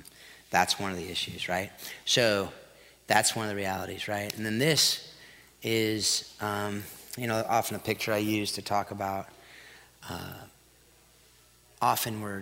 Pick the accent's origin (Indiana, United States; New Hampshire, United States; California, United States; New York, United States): California, United States; Folsom; they are way healthier than most of the families in my hometown in Folsom, California, in my neighborhood.